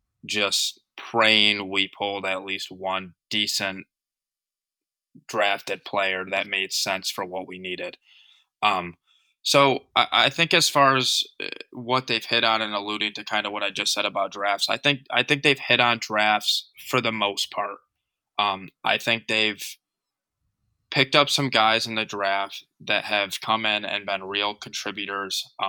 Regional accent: New York, United States; I kind of just chose the Giants as being a New Yorker.

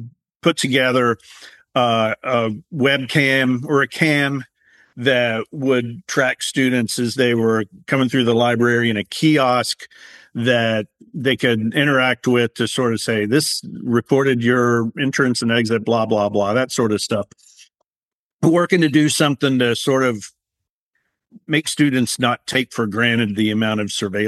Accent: Kingsport, Tennessee, United States; it's way closer to my home that I grew up in Kingsport, Tennessee, than it is to Roanoke.

